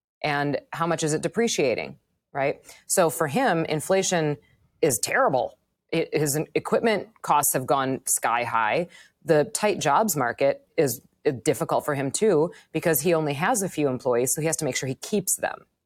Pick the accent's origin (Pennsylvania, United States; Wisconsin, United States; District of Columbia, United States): Wisconsin, United States; moved away as an adult; now in Manhattan, United States; I grew up in Wisconsin. I lived in Wisconsin until I was 32 years old. Much of my family is still there. I now live in Manhattan, and I've been here for almost 8 years.